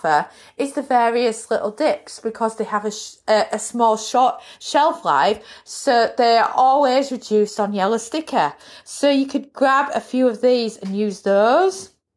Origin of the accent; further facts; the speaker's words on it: United Kingdom; or as a Brit I would say jacket potatoes.